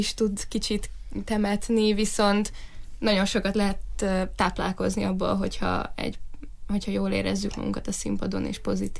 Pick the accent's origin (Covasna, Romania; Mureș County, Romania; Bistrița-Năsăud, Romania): Mureș County, Romania; Târgu Mureș; now in Budapest, Hungary; már az is nagy váltás volt az életemben, hogy innen Marosvásárhelyről kikerültem Budapestre